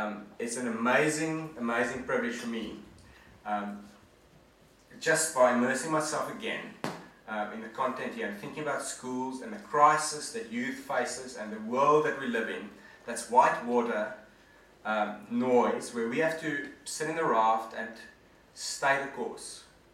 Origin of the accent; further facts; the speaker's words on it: Namibia; accent: Dutch and German; also born or lived in South Africa; now in Australia; I grew up in Namibia, and a place called the Karoo in South Africa, which is like the outback, and so it's a very arid, dry land with hardy people that needs to survive.